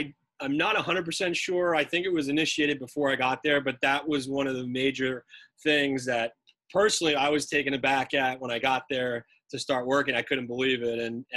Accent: New Jersey, United States; I was born in North Jersey, about 2 hours from campus here, and played high school basketball in New Jersey

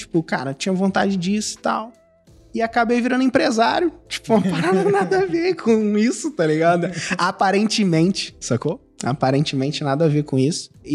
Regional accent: Cabo Frio, Rio de Janeiro, Brazil; Eu sou um rapaz de Cabo Frio, litoral do Rio.

